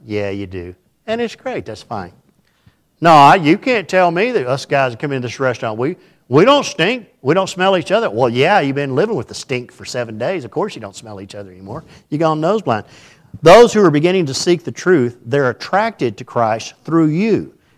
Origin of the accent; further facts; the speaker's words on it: Texas, United States; I was trying to relate to this as a Texan.